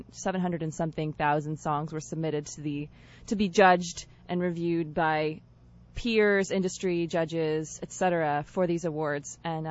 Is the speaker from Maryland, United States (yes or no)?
no; Alaska, United States; Well, no, I'm originally from Alaska, but I did move to Nashville right out of high school